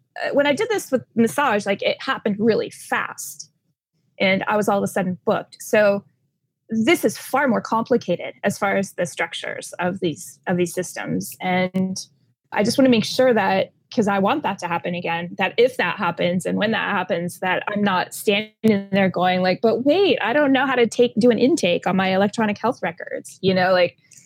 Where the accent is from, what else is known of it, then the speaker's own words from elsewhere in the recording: Midwest, United States; I grew up in the Midwest too, so I don't want to live there.